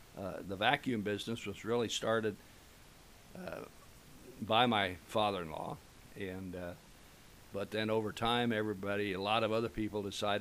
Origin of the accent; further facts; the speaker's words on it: Kansas, United States; also born or lived in Iowa; Well, I grew up in Kansas and then in Iowa. And then I went into the Navy in 1960.